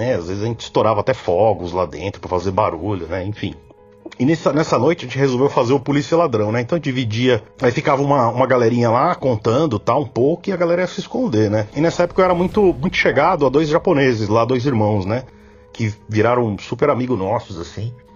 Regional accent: São Paulo, Brazil; sou de São Paulo

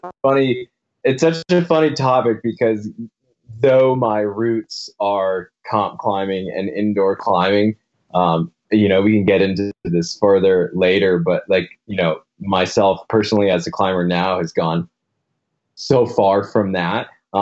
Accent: Florida, United States; And growing up in Florida, there was only the gym.

